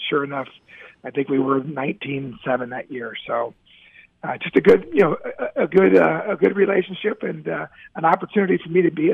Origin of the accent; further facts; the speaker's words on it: Cincinnati, Ohio, United States; believe it or not, I grew up in Cincinnati, Ohio.